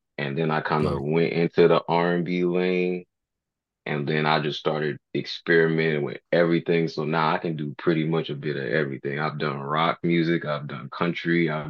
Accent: the South, United States; because I'm from the South, so we gotta rep for the South.

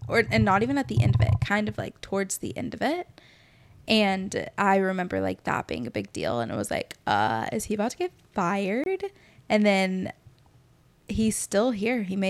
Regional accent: Texas, United States; I'm from Texas. Like, I'll root for Texas unless they're playing Florida at this point.

